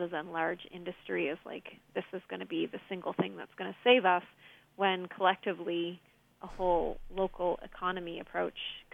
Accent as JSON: {"language": "English", "town": "Belmont", "region": "Nova Scotia", "country": "Canada", "said": "I'm from the community next door to DeBert. I'm from Belmont, Nova Scotia."}